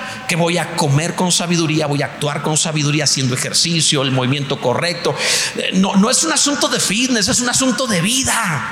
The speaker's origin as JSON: {"language": "Spanish", "country": "Mexico", "said": "Soy mexicano."}